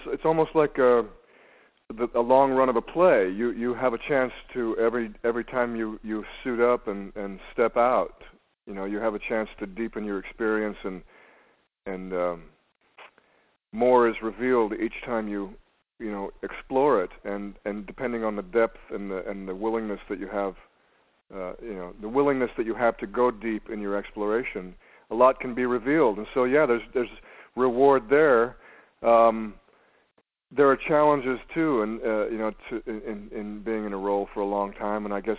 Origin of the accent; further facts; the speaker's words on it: the West, United States; now in Los Angeles, United States; I spent about a year in New York, and because I was raised in the West, I felt like a fish out of water. So I ended up back in L.A.